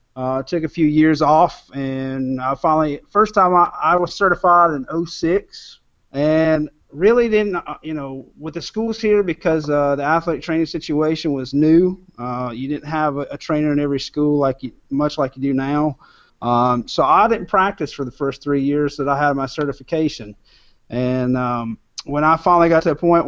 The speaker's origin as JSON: {"language": "English", "region": "Arizona", "country": "United States", "tie": "born or raised there", "said": "But growing up in Arizona, it was a pretty big high school."}